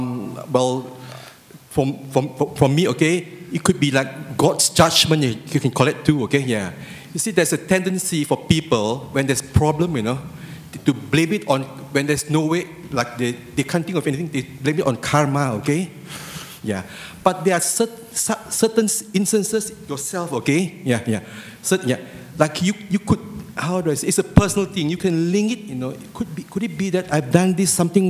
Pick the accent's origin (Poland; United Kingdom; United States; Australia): Australia; Shelley, Western Australia